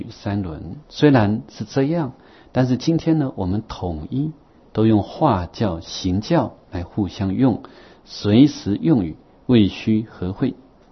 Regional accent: Taiwan; 我们台湾人去泰国学的，回来，我跟着他走过台湾

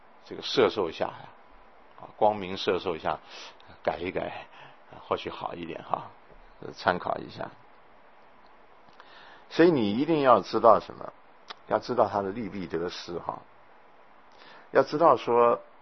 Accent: China; 我说，我看我们中国人不太可能啊，这个年三十就跑出来

